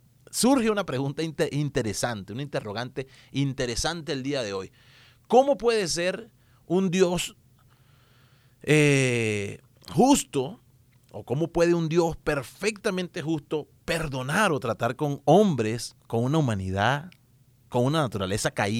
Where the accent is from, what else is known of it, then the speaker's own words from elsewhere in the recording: Venezuela; una emisora radial allá en mi país, en Venezuela.